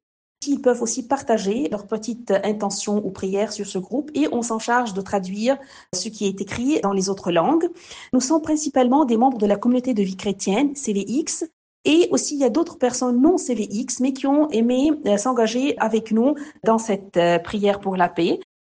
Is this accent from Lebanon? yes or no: yes; Mount Lebanon, Lebanon; je suis Libanaise, j'ai 45 ans. J'habite dans une région qui s'appelle Hadad, qui est au Mont-Liban, pas très loin de Beyrouth.